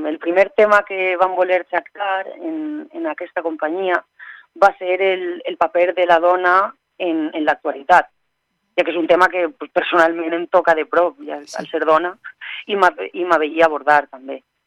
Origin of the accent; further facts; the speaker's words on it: Castelló de la Plana, Valencian Community, Spain; Jo sóc una actriu de Castelló que me vaig formar en l'Escola Dramàtic de València primer, en l'especialitat de teatre textual. I després ja me'n vaig anar a Madrid